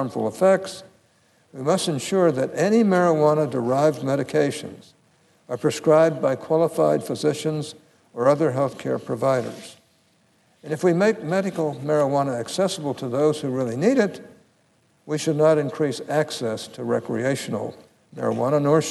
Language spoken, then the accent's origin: English; Utah, United States; the broader discussion of medical marijuana and its implications in my home state of Utah.